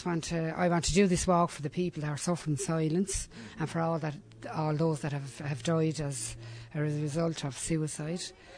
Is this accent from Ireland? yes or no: yes; Carrick Beg, Munster, Ireland; I'm a proud Carrick Beg woman, I am indeed. I'm over now at the other side of the town.